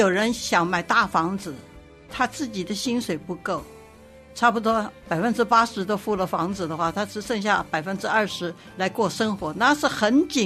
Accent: United States; 我们美国人就是少交税，因为你借的钱可以扣税

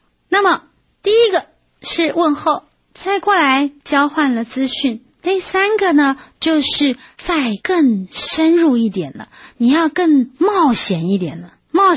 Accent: Taiwan; now in United States; 然后哎，我是从台湾长大的。

